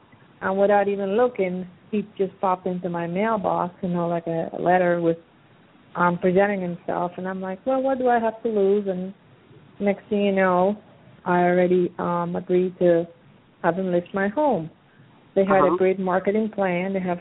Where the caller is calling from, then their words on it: Pennsylvania, United States; I'm calling from Pennsylvania.